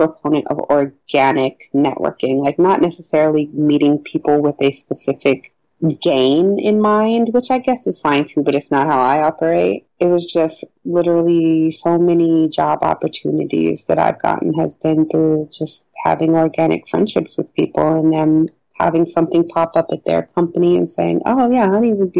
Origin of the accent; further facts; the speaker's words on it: Denver, Colorado, United States; And I think it also has to do with growing up in Denver and not really having the sort of role models or iconic women that I think younger girls have now to kind of look up